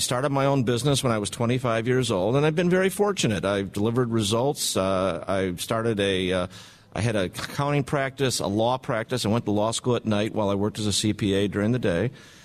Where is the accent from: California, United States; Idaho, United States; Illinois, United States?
Illinois, United States; Chicago; Chicago, south side of Chicago.